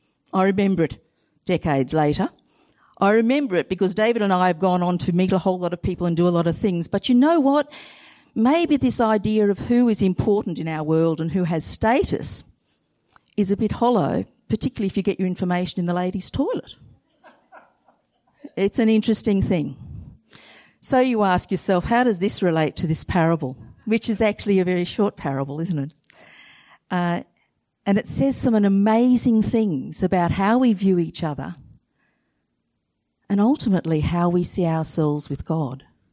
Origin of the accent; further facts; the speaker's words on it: Brisbane, Queensland, Australia; And I grew up in Brisbane